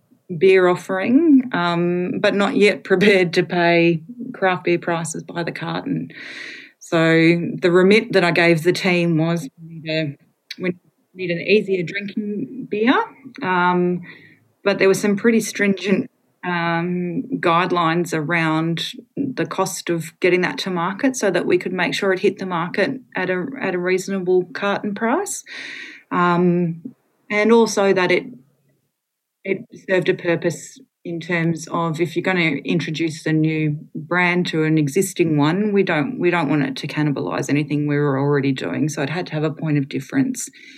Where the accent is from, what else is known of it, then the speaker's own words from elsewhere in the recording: Tasmania, Australia; He was born and raised in Chigwell, which is really close to Mona, where Mona is now, but it was certainly in the time that he was growing up and when I was growing up, I'm from not far from there myself.